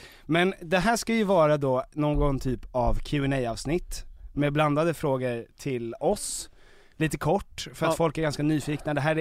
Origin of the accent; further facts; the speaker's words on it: Norrbotten County, Sweden; accent: Pitemål; Vi har ju alltså någon typ av sammanstrålning av halvnorrländska, halvstockholmska. Mm. För att hemma hos oss så säger mina föräldrar att jag pratar pitemål och dina föräldrar säger att du pratar stockholmska.